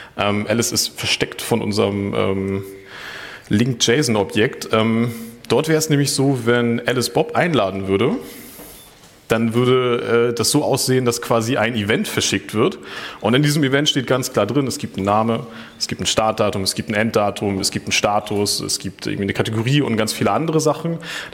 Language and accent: German; Flensburg, Schleswig-Holstein, Germany; Ich komme aus Flensburg, da ist das alles ein bisschen weiter weg